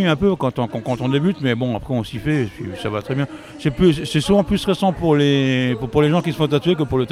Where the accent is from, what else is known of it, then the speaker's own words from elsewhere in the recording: Grand Est, France; nous venons de Lorraine, pas très loin de la frontière du Luxembourg.